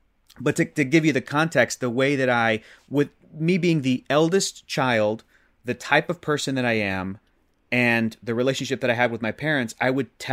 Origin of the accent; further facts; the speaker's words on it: Chula Vista, California, United States; also born or lived in San Diego; Born and raised in San Diego. And that's California, San Diego, California.